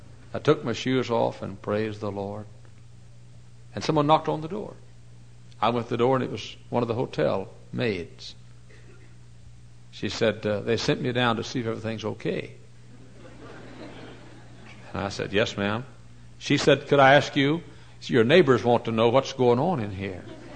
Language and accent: English; Texas, United States; When I was a kid, growing up in Texas, we had a lady in our church